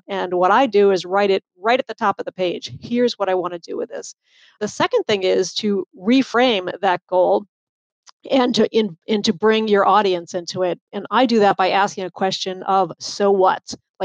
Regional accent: Boston, Massachusetts, United States; accent: Boston; You heard my Boston accent there for half a second.

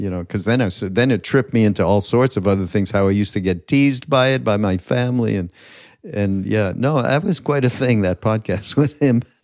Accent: Canada; Canadian. I'm from Canada.

